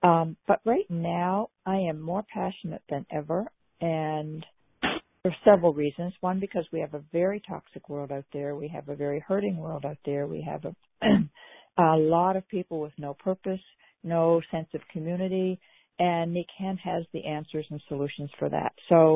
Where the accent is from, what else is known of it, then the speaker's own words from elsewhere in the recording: Canada; now in Richmond, United States; and I grew up in Canada, and I actually did all my school work, nursing included, in Canada, and came to Richmond, Virginia, May 15th, it'll be 53 years ago.